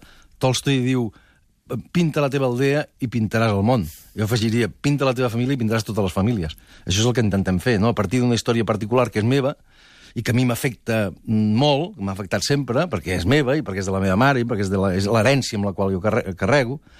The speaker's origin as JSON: {"language": "Catalan", "region": "Catalonia", "country": "Spain", "tie": "born or raised there", "also_born_or_lived": "Extremadura", "said": "poble, que és Extremadura, que es diu, on jo vaig néixer … al costat de Trujillo, i jo vaig arribar aquí a Catalunya als 4 anys"}